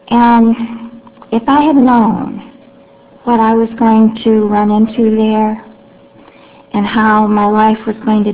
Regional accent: Flint, Michigan, United States; I'm from Flint, Michigan.

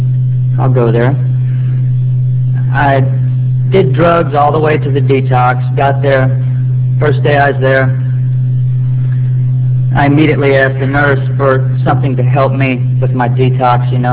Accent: Texas, United States; And I'm from the South. I'm from Texas.

